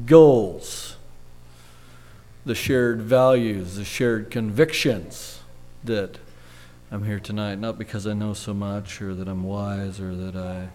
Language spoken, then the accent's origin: English; Oregon, United States; But I don't like to, I'm distinctly not from Washington. I'm from Oregon, so I like when people get that straight.